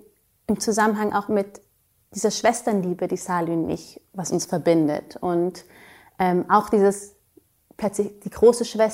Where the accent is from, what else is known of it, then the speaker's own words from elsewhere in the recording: Germany; Wir, also ich bin in Deutschland, was Sali nicht, aber trotzdem, wir sind hier groß geworden.